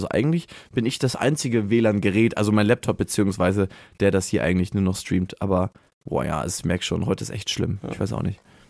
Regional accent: Hamburg, Germany; natürlich sage ich bin Hamburger, weil man das eher kennt als da, wo ich jetzt herkomme.

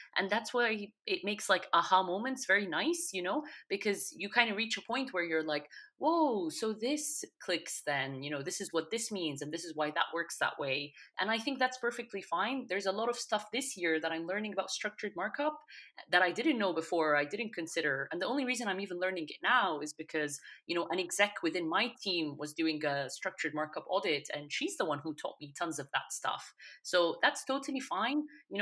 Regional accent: Egypt; English is a second language; moved away as an adult; now in London, United Kingdom; I'm currently based in London, born and raised in Egypt, and moved to the UK about 7 years ago.

